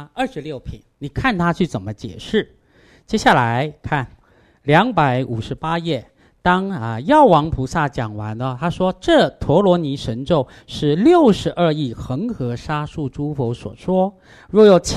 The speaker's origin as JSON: {"language": "Chinese", "country": "Taiwan", "said": "我们台湾人弘法华经只会做法会啊"}